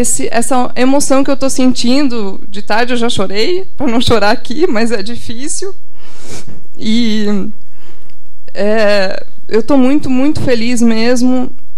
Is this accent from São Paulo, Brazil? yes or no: no; Agudo, Rio Grande do Sul, Brazil; Toda vez que eu venho para Agudo, o mais difícil para mim é voltar, porque Aqui estão as pessoas que eu amo, onde eu fui criada com muito amor e carinho.